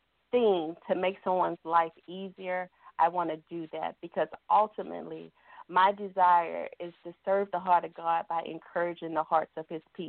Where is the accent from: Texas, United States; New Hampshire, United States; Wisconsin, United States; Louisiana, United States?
Louisiana, United States; So a lot of that makes it, I'm from Louisiana, it makes a big gumbo, right?